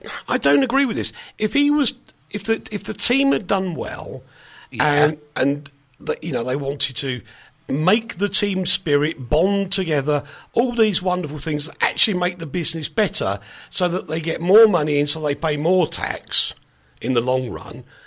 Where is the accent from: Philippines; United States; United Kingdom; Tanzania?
United Kingdom; England; now in Slovakia; I am English, and I emigrated from the UK to the Slovak Republic.